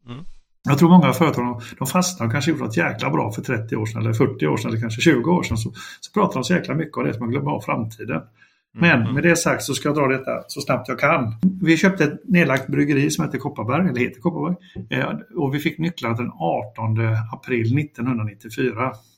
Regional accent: Gothenburg, Västra Götaland County, Sweden; men jag visste inte att jag kommer från Göteborg

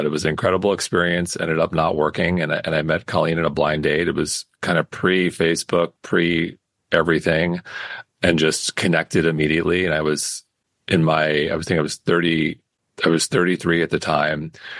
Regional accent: Manhasset, New York, United States; Growing up in Manhasset, upper middle class town where I was one of the few kids whose parents were divorced, I lived on the wrong side of the tracks in a very safe, modest home compared to other very big homes.

